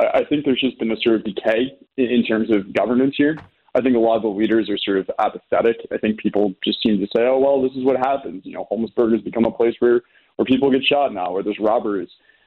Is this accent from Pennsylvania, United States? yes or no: yes; Philadelphia, Pennsylvania, United States; Born and raised in Somerton.